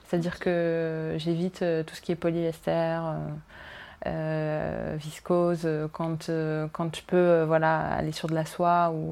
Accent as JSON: {"language": "French", "town": "Tunis", "country": "Tunisia", "said": "j'ai 29 ans, je suis originaire de Tunis, ma maman est française et mon papa est tunisien"}